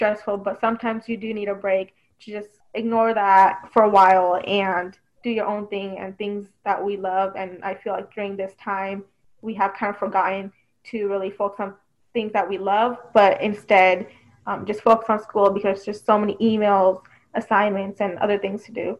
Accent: Live Oak, California, United States; I'm from Live Oak, so that's Northern California.

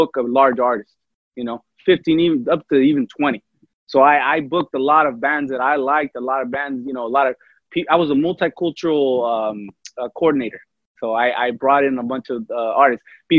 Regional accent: Mexico; si eres mexicano, sabes que soy mexicano.

